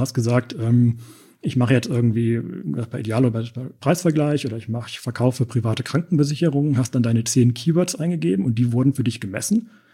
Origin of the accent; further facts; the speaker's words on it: Bonn, North Rhine-Westphalia, Germany; born there; also born or lived in Berlin / London; Wir sitzen in Bonn, genau. Ich bin gebürtiger Bonner, habe dann mal eine Zeit lang in Berlin gelebt, habe mal eine Zeit lang in der Nähe von London gelebt, aber bin dann doch wieder zurück nach Bonn gekommen und fühle mich hier schon ziemlich wohl.